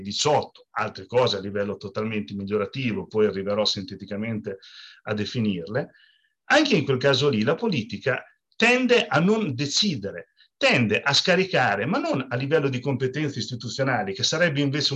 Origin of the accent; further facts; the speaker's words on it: Rimini, Emilia-Romagna, Italy; Però io che sono di Rimini